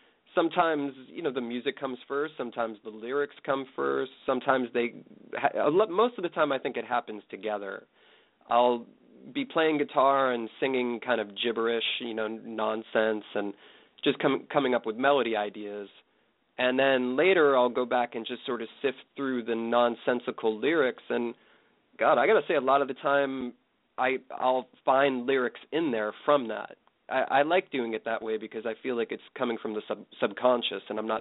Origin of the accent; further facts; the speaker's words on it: Auburn, Massachusetts, United States; also born or lived in East Longmeadow; I grew up in East Longmeadow, or actually lived there until I was 5, and then moved to, to Auburn.